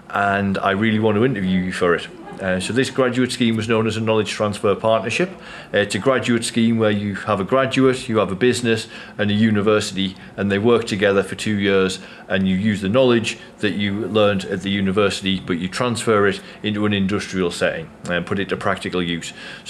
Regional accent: Durham, North East England, United Kingdom; I'm from Durham in northeast England

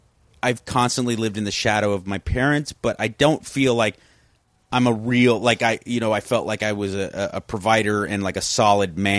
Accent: South Pasadena, California, United States; Yeah, I grew up in that neighborhood. That's kind of like my hometown.

